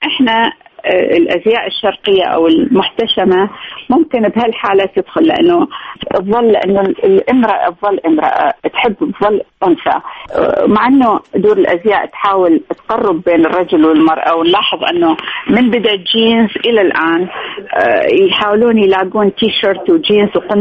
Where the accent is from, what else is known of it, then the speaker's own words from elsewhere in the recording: Iraq; now in Jordan; كوني أمثل العراق، لأن دائما أنا لأن ساكنة بالأردن أطلع باسم الأردن، بس لما أقدر أقول أنا عراقية وأمثل العراق جدا أكون سعيدة.